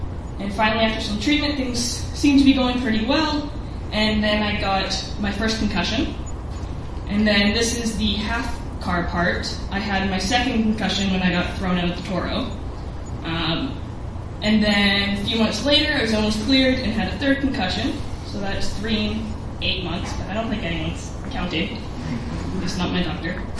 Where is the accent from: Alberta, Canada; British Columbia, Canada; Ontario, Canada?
British Columbia, Canada; Vancouver; So I grew up in Vancouver.